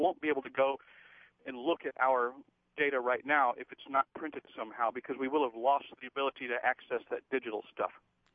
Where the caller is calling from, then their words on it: Indianapolis, Indiana, United States; from Indianapolis